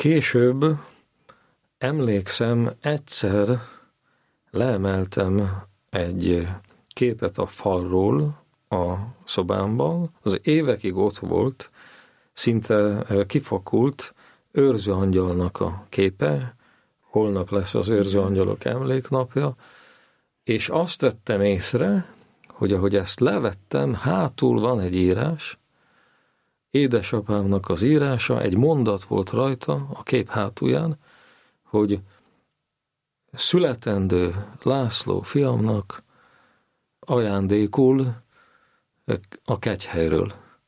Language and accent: Hungarian; Babindol, Nitra Region, Slovakia; Édesapám a szülőfalumban, Bábindalon, ez a Zoborvidéken van, Nyitra mellett.